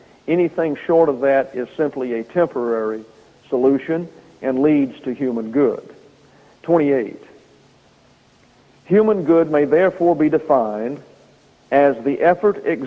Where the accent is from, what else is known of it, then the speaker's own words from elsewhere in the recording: the South, United States; I was raised Baptist in the South, very conservative, good theology as far as it went, which is fortunate for me.